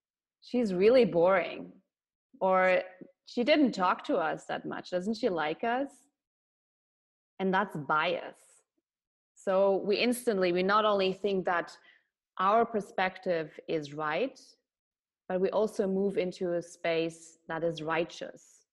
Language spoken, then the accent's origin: English; Germany; I have migrant background, my parents are from Serbia. I was born and raised in Germany. Now I do have German citizenship, but a couple of years back I didn't.